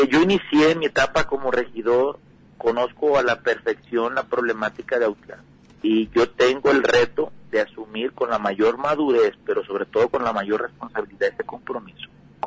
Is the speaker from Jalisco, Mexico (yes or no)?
yes; Autlán, Jalisco, Mexico; comprometido con el municipio de Autlán, mi tierra